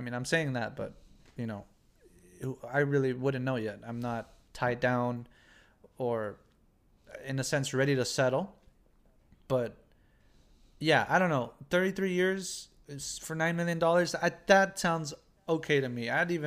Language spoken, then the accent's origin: English; United States; I'm a man of culture, but I grew up in the States.